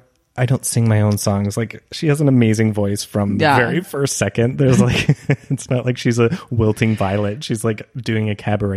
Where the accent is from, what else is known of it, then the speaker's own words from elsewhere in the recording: Canada; But I'm Canadian.